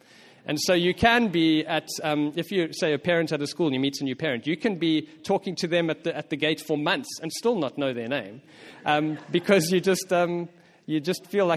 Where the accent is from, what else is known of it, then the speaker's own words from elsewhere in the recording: South Africa; moved away; also born or lived in Singapore; one thing that I realized when I moved away from South Africa, my native South Africa, where I grew up, into a new culture, and funnily enough, Chelsea and I moved from South Africa to Singapore previously.